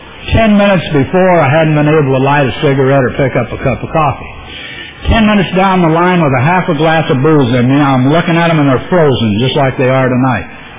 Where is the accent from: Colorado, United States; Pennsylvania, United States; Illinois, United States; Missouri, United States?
Colorado, United States; Fort Collins; born there; I was born in Colorado, a little town called Fort Collins, just north of Denver.